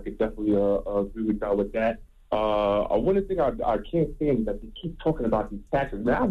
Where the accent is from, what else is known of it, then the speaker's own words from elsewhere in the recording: Brownsville, New York, United States; Oh, I'm the Timberland fan. I'm from Brownsville.